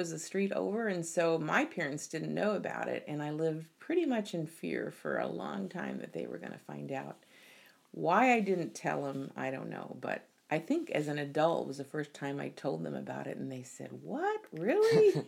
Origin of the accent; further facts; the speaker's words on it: Bethalto, Illinois, United States; Well, I grew up in Illinois in a tiny town of Bethalto, which is sort of in the St. Louis area. And it was a small town, kind of idyllic life with an intact family